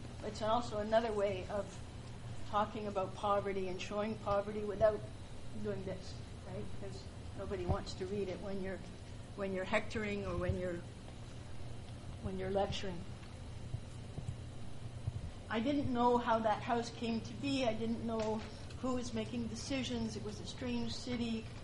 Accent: Montreal, Quebec, Canada; now in Toronto, Canada; I'm actually from Montreal

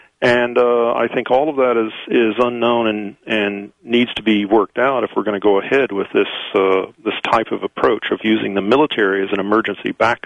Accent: Florida, United States; And you know, I grew up in Florida, for example, and after hurricanes, the National Guard would often be called up

